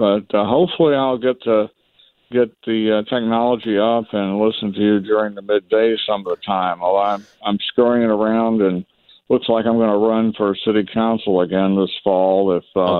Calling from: Atlanta, Georgia, United States; from Atlanta.

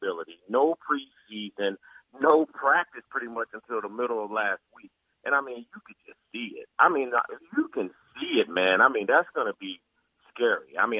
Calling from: North Carolina, United States; I'm calling from North Carolina, actually, Jay

